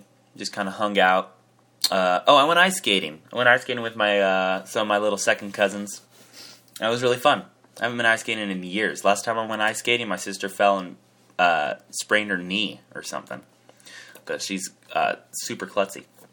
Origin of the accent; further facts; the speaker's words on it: Las Vegas, Nevada, United States; Where did this happen? Where are you from? I'm like, Las Vegas.